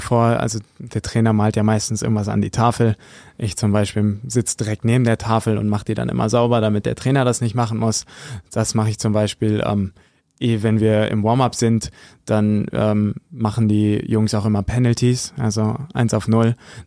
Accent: Höxter, North Rhine-Westphalia, Germany; Ich komme aus Höxter, aus der Region, habe dann da in Beverung Rollhockey gespielt

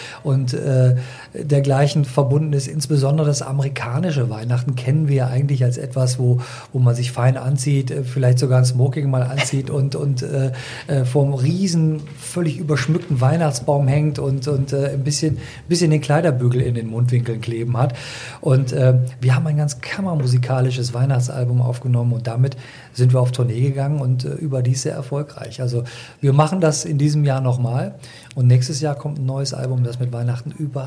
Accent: Berlin, Germany; und die wissen wollen, aus welcher Stadt ich stamme, und ich sage, aus Berlin

